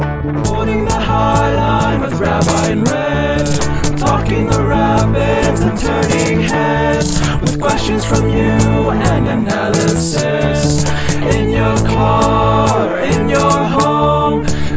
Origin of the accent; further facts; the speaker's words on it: Los Angeles, California, United States; now in Pittsburgh, United States; both of us, born and raised in Los Angeles, root for Colorado, and I don't even live in the Denver metropolitan area anymore. Shout out Pittsburgh.